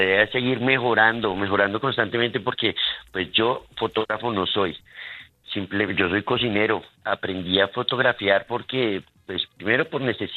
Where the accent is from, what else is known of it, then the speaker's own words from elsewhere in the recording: Chía, Cundinamarca, Colombia; Yo soy de un bello y hermoso municipio de Chía, en Cundinamarca, y cuando yo empecé a vivir acá en Chía, pues esto era campo, no era tan poblado como antes.